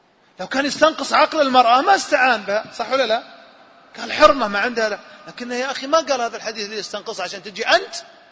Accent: Saudi Arabia; أنا من السعودية.

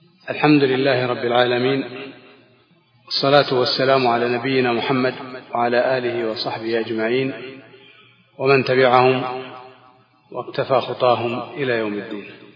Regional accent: Saudi Arabia; عندنا في المملكة العربية السعودية،

